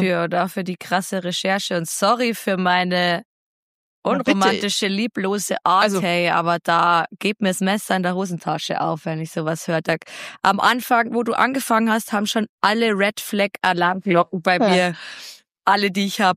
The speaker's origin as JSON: {"language": "German", "town": "Bad Aibling", "region": "Bavaria", "country": "Germany", "tie": "born or raised there", "said": "also der Keyboarder von den … ist quasi in meiner Heimatstadt verstorben."}